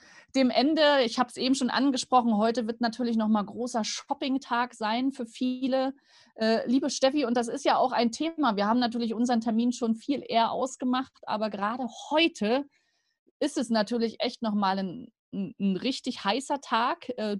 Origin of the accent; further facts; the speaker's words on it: Rostock, Mecklenburg-Vorpommern, Germany; Meine Heimat ist Rostock